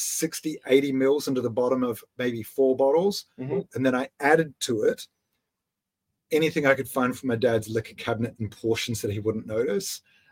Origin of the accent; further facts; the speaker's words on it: New Zealand; I'm a Kiwi.